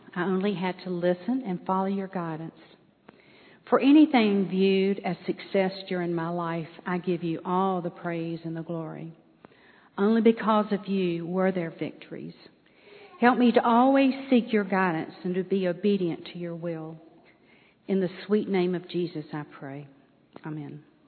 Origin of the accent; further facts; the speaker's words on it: Charlotte, North Carolina, United States; born there; Now, I was born in Charlotte.